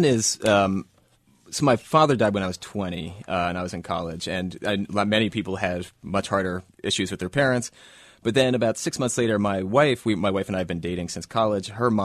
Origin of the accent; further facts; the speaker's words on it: Philadelphia, Pennsylvania, United States; I grew up in Roxborough, and they're based on a lot of the sort of people I knew